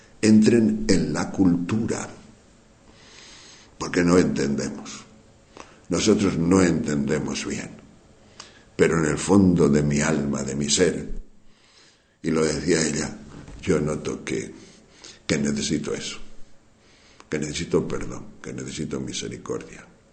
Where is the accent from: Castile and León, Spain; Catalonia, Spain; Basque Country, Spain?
Castile and León, Spain; La maestra de novicias de Corea, española, de aquí de León, de mi pueblo, me decía a mí